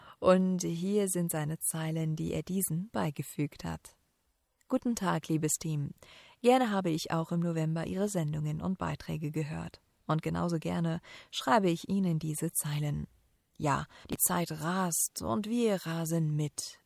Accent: Remscheid, North Rhine-Westphalia, Germany; accent: Remscheider Platt; übersetze ich diese Sprüche in unseren Dialekt, das Remscheider Platt.

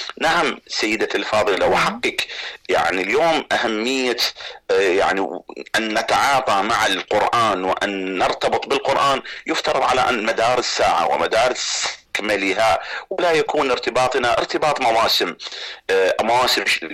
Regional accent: Iraq; احنا انا اتحدث يعني كعراقي

